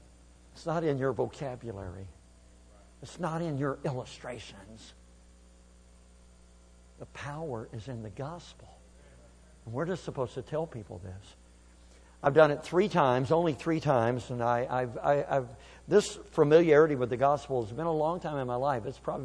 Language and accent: English; Kentucky, United States; I know I'm pronouncing it thing. I grew up in Kentucky. That's how we say it there. I know some of y'all say thing too.